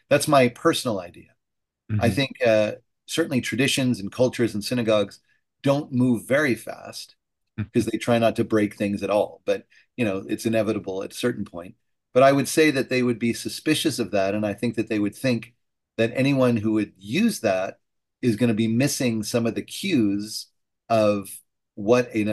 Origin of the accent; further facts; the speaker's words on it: Chicago, Illinois, United States; also born or lived in New Orleans / New York City; now in Austin, United States; I've been in Austin for 25 years. I come from the Chicago area. I've lived in New Orleans and New York City